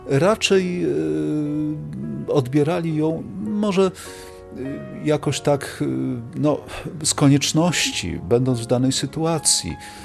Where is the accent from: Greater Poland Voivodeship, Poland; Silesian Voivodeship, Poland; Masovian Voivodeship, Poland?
Silesian Voivodeship, Poland; Katowice; moved away; ponieważ ja pochodzę z Katowic, no przyznam się, że nie pamiętam, żeby w czasach, gdy jeszcze mieszkałem w tym mieście